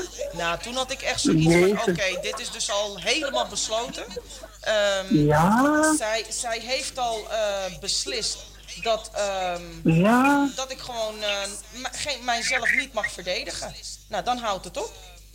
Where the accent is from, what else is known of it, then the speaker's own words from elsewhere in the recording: Netherlands; born there; Ik ben als Nederlander geboren.